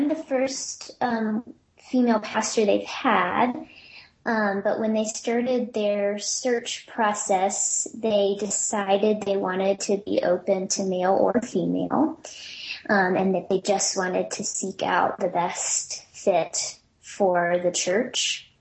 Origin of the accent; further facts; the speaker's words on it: Oklahoma, United States; because I grew up in Oklahoma, where it's, I would say, even harder for women preachers there than it is in Texas.